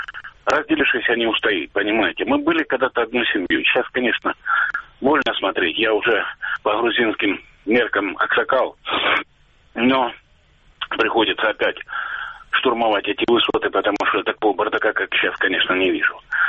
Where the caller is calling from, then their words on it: Luhansk Oblast, Ukraine; Я Луганская область.